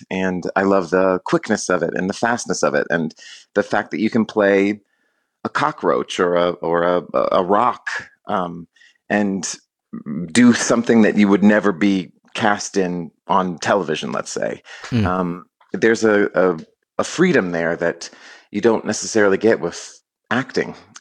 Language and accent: English; San Antonio, Texas, United States; I spent my entire childhood here